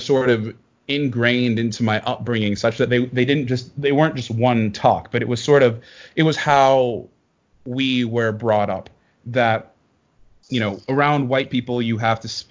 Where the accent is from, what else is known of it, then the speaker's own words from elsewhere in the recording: Jamaica; And growing up in Jamaica in the 1960s, you know, it was a very robust, pretty well off society, actually, right?